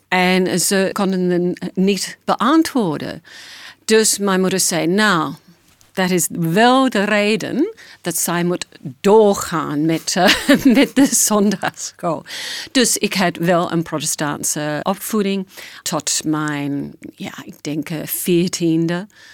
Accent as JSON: {"language": "Dutch", "country": "Australia", "said": "Ik kom uit Australië. Ik had een heel lieve familie en ik ben opgegroeid in de protestante kerk."}